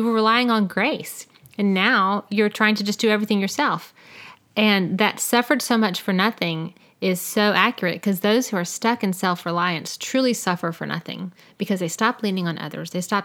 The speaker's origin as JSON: {"language": "English", "country": "United States", "said": "I'm just American."}